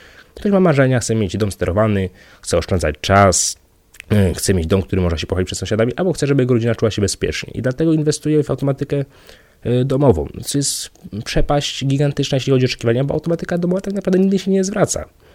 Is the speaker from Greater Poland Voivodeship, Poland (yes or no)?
no; Wrocław, Lower Silesian Voivodeship, Poland; myślałem, że najpierw będziemy zawojowywać Wrocław, skąd pochodzę